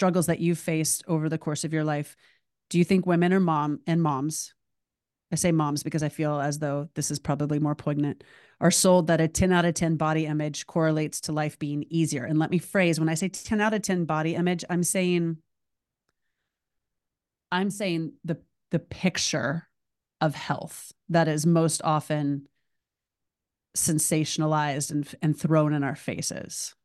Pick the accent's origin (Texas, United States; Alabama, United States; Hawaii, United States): Alabama, United States; because of how I grew up in Alabama, literally being on a lake in the woods, hanging out in the woods, going camping